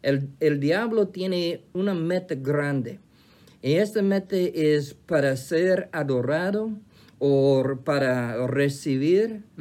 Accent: United States; Spanish is a second language; en mi país, aquí en los Estados Unidos, domingo, ayer, fue el día de memorial.

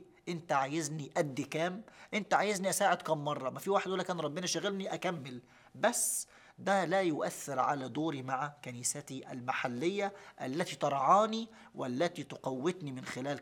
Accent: Iraq; عندنا في العراق

